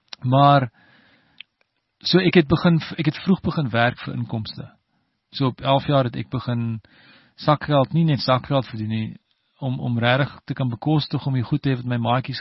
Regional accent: Stellenbosch, Western Cape, South Africa; born there; Ek's gebore in Stellenbosch in 1968, so is 51 jaar terug, amper, 50 jaar terug. So Stellenbosch, even toe, sal ek jy sê, is 'n klein dorpie

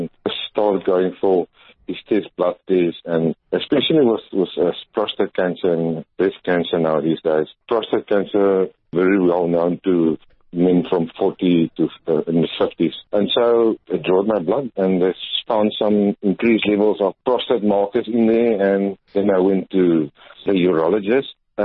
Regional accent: Cape Town, Western Cape, South Africa; also born or lived in Karoo; Okay, I'm originally from Cape Town. I was born in the Karoo, Tasmania, and then I grew up in Cape Town and went to school here.

